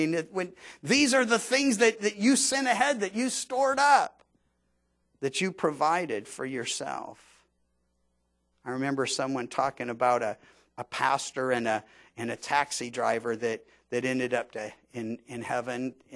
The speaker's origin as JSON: {"language": "English", "region": "the South", "country": "United States", "tie": "born or raised there", "said": "because I grew up in the South, everybody had a Bible, but I didn't really read it."}